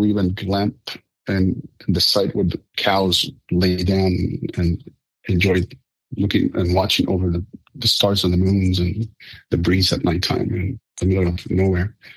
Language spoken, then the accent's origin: English; Puerto Rico; I was from Puerto Rico